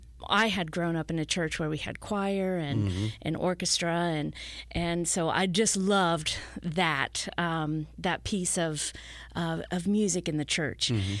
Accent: Ohio, United States; No. So I'm originally from Ohio.

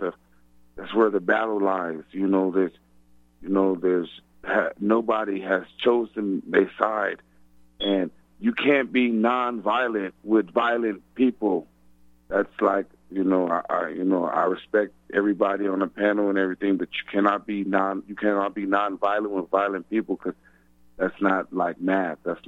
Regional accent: New Mexico, United States; that's not true. I'm from New Mexico. That's not true.

